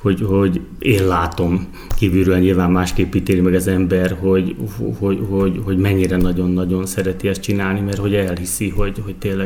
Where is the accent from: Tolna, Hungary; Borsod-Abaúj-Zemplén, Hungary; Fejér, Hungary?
Borsod-Abaúj-Zemplén, Hungary; Miskolc; Igen, nagyon büszke vagyok rá. Miskolciak vagyunk, lokálpatrióták vagyunk